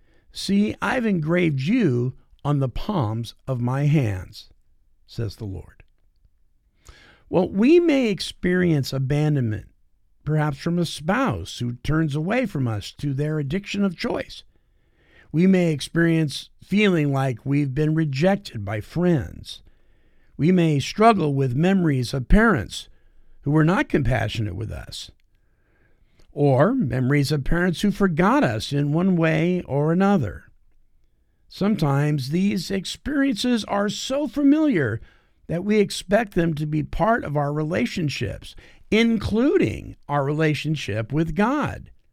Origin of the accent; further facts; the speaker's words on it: Greenville, California, United States; born there; they tell me that I was born on October 1st, 1955, in a little town called Greenville, California